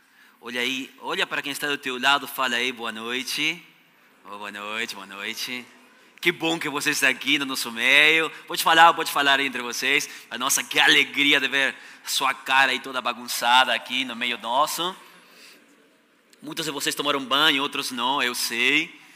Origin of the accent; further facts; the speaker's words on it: Argentina; Portuguese is a second language; now in Brazil; Esse rapaz, esse cara, é porque sou argentino, tá bom? Sou argentino, com minha esposa Suzy, com nossas filhas aqui. E o Joel acabou de sair. Nós somos argentinos. Estamos aqui na igreja faz 10 anos quase, né?